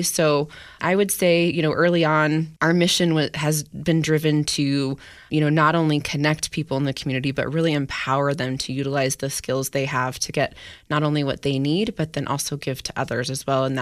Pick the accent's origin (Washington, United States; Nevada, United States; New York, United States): Nevada, United States; Gardnerville; I grew up in Gardnerville, Nevada. You know, I had a single mom.